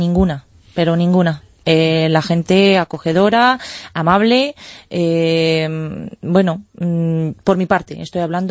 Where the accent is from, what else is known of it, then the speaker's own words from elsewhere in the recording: Romania; Pero si yo voy como rumana, como me siento de raíz, me pueden decir, mire usted, ha renunciado usted a su nacionalidad.